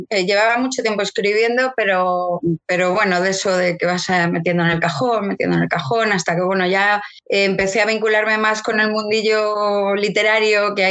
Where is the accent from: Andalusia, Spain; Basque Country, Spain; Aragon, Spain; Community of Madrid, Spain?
Community of Madrid, Spain; Madrid; Yo soy madrileña, soy de Madrid, nacida en Madrid, pero bueno, tengo en mi sangre unas leches muy mezcladas, porque mi familia materna es toda de Zamora, mi madre también, de un pueblo pequeñito de la zona de Toro